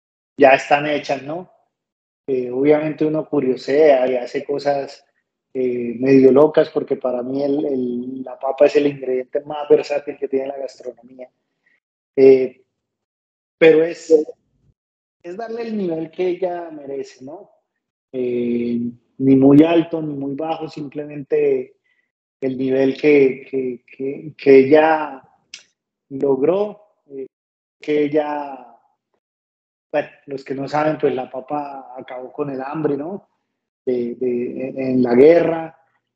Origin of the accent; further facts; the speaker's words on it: Santander, Colombia; soy el único santandereano que no vive de la yuca, sino de la papa. Pero el sector donde nacieron mis papás, que son campesinos, yo soy hijo de padres de origen campesino